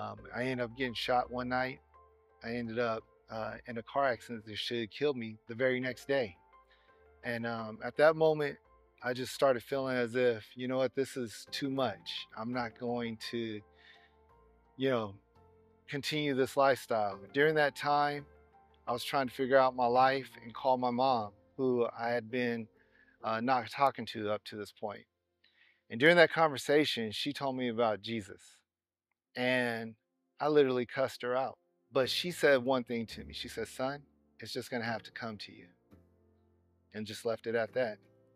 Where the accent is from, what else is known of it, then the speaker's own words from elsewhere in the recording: California, United States; When I grew up in California, by the time of the age of 14, I was making all the decisions on my life by myself.